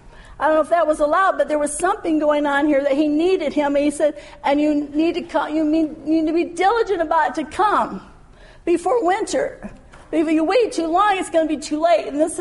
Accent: Michigan, United States; We came from Michigan. I like all the snow.

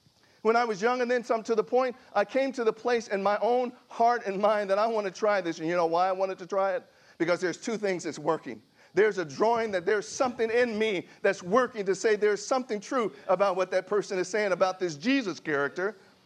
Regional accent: Oklahoma, United States; moved away as an adult; also born or lived in Texas / Washington; now in California, United States; I moved to California about 2 years ago. I grew up in the Midwest. I was born and raised in Oklahoma. And then I moved to Texas, and I lived there for about 30 years.

